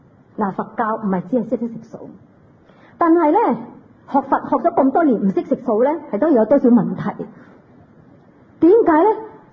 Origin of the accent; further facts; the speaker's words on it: China; 但我哋中国人咧就比较懒